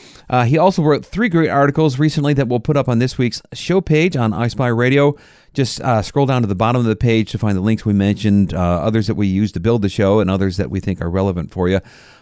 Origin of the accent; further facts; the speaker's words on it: New York, United States; moved away as an adult; You know, I grew up in New York State and fled the state when I was, about 30 years old or so.